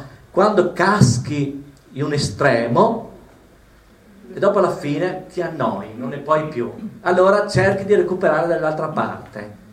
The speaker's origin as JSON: {"language": "Italian", "town": "Vicenza", "region": "Veneto", "country": "Italy", "tie": "born or raised there", "said": "Il mio ottico di Vicenza, io sono originario di Vicenza"}